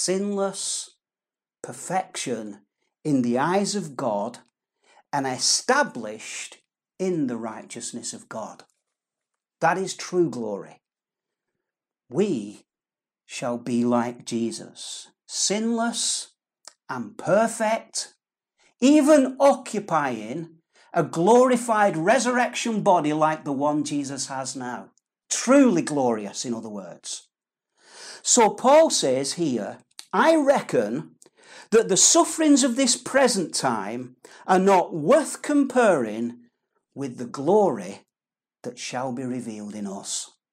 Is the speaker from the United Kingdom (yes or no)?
yes; United Kingdom; the truth is, you know, I'm a British man, you know